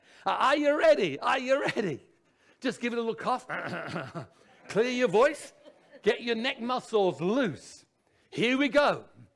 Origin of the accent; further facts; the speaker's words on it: England, United Kingdom; I said, well, I was born in England. What did she say? Huh. I'm English.